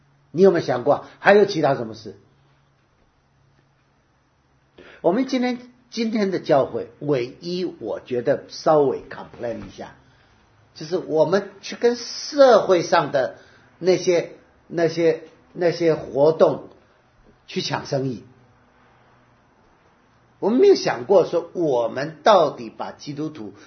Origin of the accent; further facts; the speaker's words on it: Taiwan; 我是台湾长大的，我们都要当兵